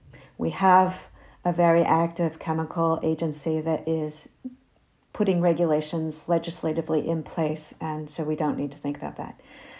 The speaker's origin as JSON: {"language": "English", "country": "United States", "moved": "as an adult", "lives_now": "Europe", "said": "I am an American. I was trained as an architect in the US and came out of the American approach to material selection"}